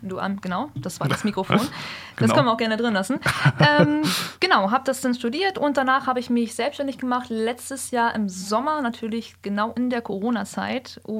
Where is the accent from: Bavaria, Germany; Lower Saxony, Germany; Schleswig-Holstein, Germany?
Schleswig-Holstein, Germany; Norderstedt; Ich komme aus Norderstedt.